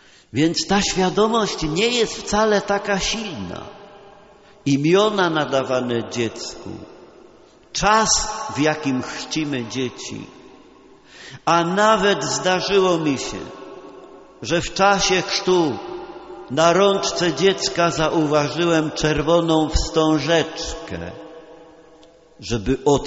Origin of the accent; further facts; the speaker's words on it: Silesian Voivodeship, Poland; Pochodzę z tej ziemi, więc mogę spokojnie opowiedzieć żart zawarty w jednej z książeczek z gwarą śląską.